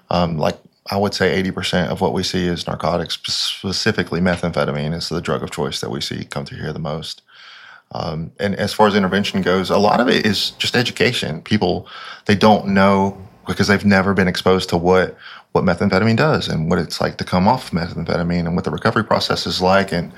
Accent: Appalachia, United States; but as an Appalachian, I think that we all carry certain traits that, like, we're very self-sufficient.

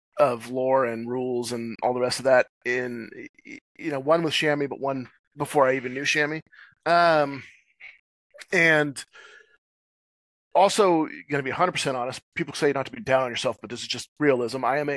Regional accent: California, United States; I say I'm just Californian, so I use dude and guy a lot

